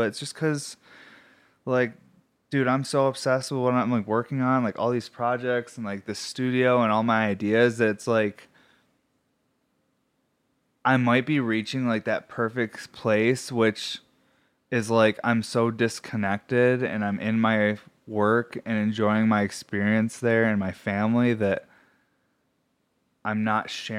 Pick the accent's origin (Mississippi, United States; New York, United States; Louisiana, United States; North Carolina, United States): New York, United States; Syracuse; I grew up around bikers. I grew up in Syracuse, New York, and there was just like huge biker meetups and stuff